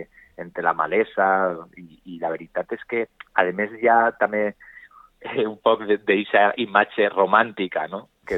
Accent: Vila-real, Valencian Community, Spain; tots és que vivim o som de Vila-real

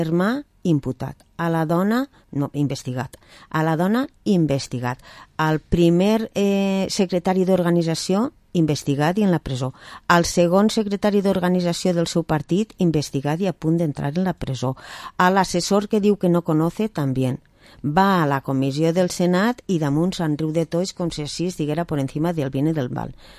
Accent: Vila-real, Valencian Community, Spain; Jo soc de Villarreal, estic en Villarreal

